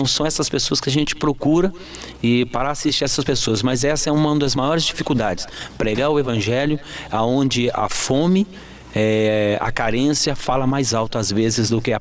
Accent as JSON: {"language": "Portuguese", "region": "Minas Gerais", "country": "Brazil", "said": "somos mineiro, mineiro tradicional mesmo. Então recebemos o convite, fomos de Belo Horizonte para Vitória"}